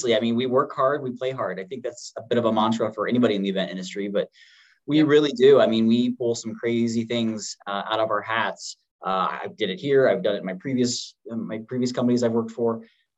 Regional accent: Ohio, United States; and I grew up in Ohio, but not at the lake.

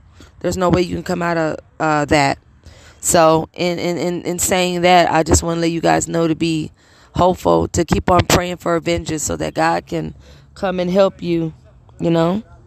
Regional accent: Beloit, Wisconsin, United States; also born or lived in South Bend / Milwaukee; I grew up in Beloit, Wisconsin, coming out of Milwaukee, Wisconsin. I was born in South Bend, Indiana.

